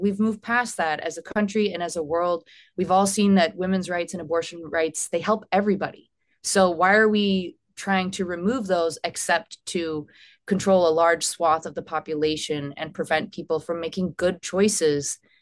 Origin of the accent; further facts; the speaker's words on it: Texas, United States; I'm originally from Texas, and a lot of my friends back there